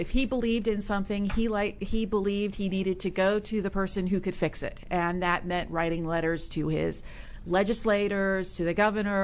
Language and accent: English; Maryland, United States; I grew up on a farm in Maryland.